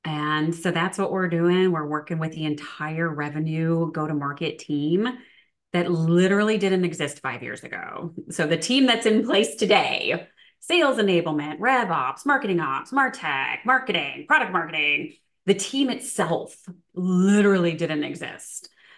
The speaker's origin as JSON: {"language": "English", "town": "Chicago", "region": "Illinois", "country": "United States", "said": "I'm a simple gal, right? I'm a Midwesterner. I'm from Chicago."}